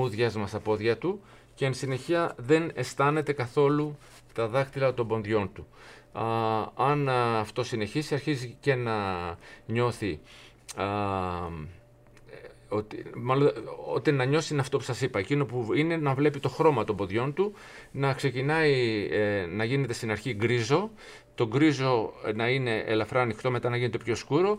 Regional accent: Greece; που καλέστηκα εγώ ως Έλληνας εκεί.

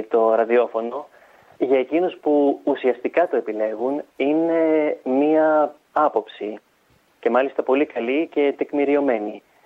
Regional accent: Greece; Είμαι Έλληνας, δεν μπορώ να αποκοπώ από τις ρίζες μου.

